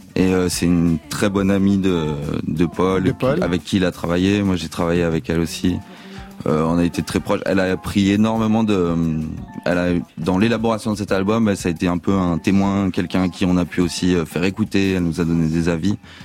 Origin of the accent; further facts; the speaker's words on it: France; on est français